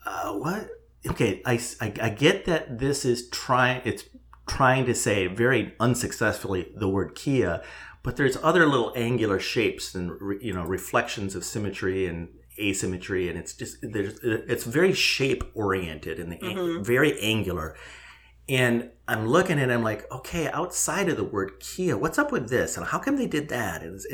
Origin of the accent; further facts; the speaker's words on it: Milford, Michigan, United States; Growing up with a dad who spent his entire career with General Motors, and I grew up in Milford, Michigan, home of the GM Proving Grounds.